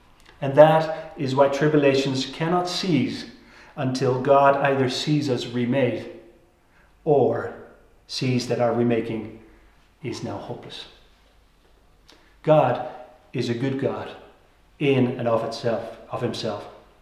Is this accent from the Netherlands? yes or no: yes; Netherlands; Now, I'm from Holland, and that is not how you would describe Dutch people.